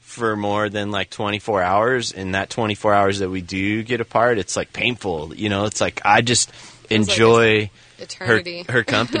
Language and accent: English; South Gate, California, United States; also born or lived in Lynwood; I've been going there since, you know, growing up in Southgate and Linwood and stuff.